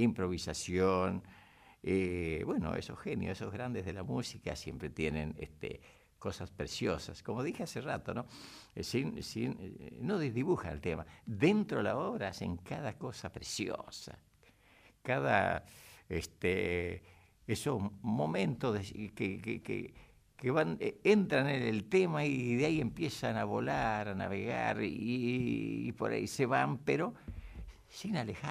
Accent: Estación Forres, Santiago del Estero, Argentina; now in Buenos Aires, Argentina; mañana es el cumpleaños de mi pueblo de Estación Forres, que está sobre la ruta 34. Ahí estamos y mañana es cumpleaños. Feliz cumpleaños a mi querido pueblo de Forres

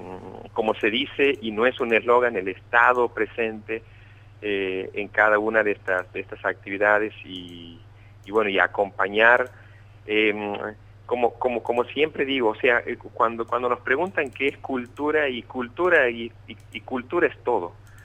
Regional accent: Santiago del Estero, Argentina; para nosotros que somos de aquí de Santiago del Estero y vamos a mostrar nuestra cultura en otros puntos del país

